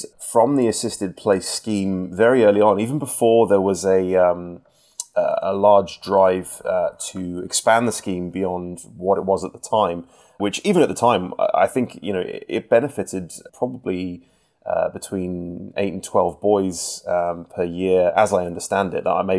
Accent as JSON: {"language": "English", "town": "Sutton Coldfield", "region": "West Midlands", "country": "United Kingdom", "tie": "born or raised there", "said": "I grew up just outside of Birmingham in a suburb called Sutton Coldfield. It was a pretty quiet and pretty uneventful suburb"}